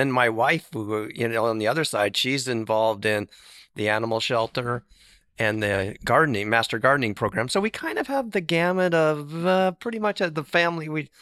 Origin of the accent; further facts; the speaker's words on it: Minnesota, United States; Well, I grew up in northern Minnesota where, you know, it's a great place to be from.